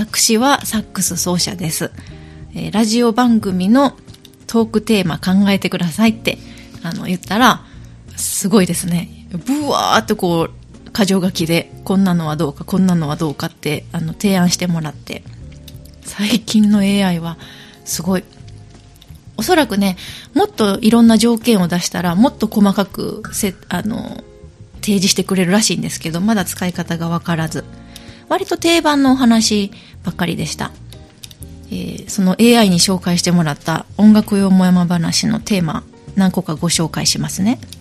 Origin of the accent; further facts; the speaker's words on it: Sanda, Hyogo, Japan; はですね、三田市出身です。ゆりの木台小学校6年生の時に引っ越してきまして、そしてゆりの木台中学校を北摂三田高校を卒業しまして、